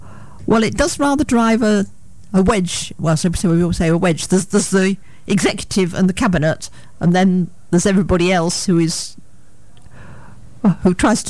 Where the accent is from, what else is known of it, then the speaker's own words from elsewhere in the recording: Sunbury-on-Thames, South East England, United Kingdom; now in Bristol, United Kingdom; Well, I actually come from Middlesex, from Sunbury-on-Thames.